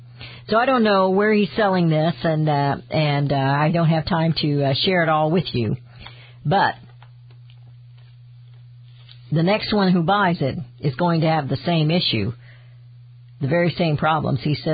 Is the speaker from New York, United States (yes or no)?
yes; Utica, New York, United States; the city of 60,000 residents reminded me of an area where I grew up in Utica, New York.